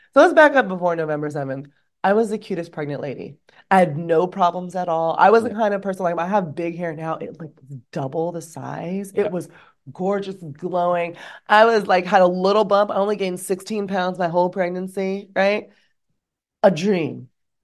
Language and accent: English; California, United States; but when I say I'm from California, they also kind of guess what they're going to get.